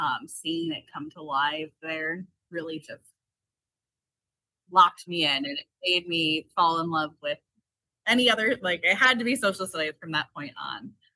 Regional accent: Hampshire, Illinois, United States; I grew up in Hampshire.

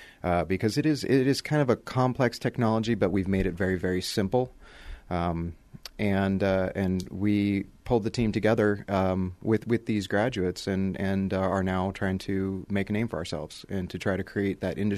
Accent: Washington, United States; Came back to the West Coast where I'm originally from. I'm actually from Washington State.

